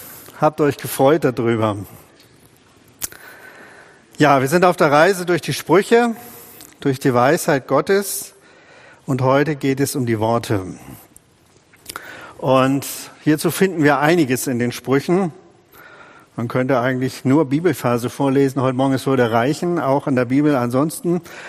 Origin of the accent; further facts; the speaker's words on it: Northern Germany, Germany; moved away; Ich komme ja aus dem Norden, lang ist's her, fast 40 Jahre, und wir sind damals hier in Schwabenland gekommen.